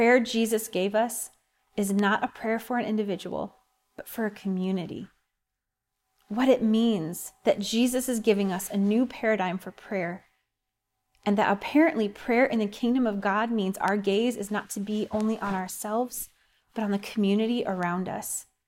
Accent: Illinois, United States; Well, I'm from Illinois. I live in the same town Hank does, actually.

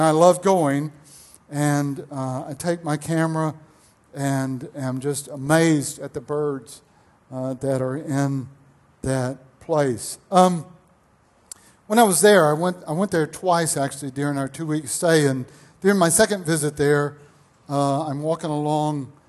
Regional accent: Illinois, United States; And I said, oh, I'm from Illinois.

